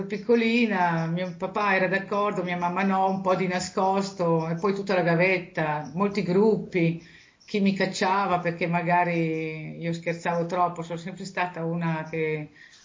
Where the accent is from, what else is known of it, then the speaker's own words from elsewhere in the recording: Lombardy, Italy; born there; nella terra mia dove sono nata, nel Mantovano